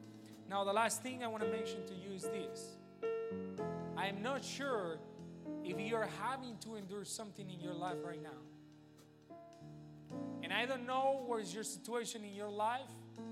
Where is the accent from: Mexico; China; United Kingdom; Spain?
Spain; So many people, when I was in Spain, so you guys know I'm from Spain, when I was in school and I didn't go to the parties